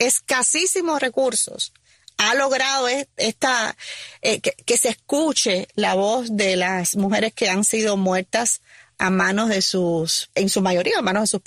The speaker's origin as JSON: {"language": "Spanish", "country": "Cuba", "said": "te lo digo como mujer, como madre, como cubana"}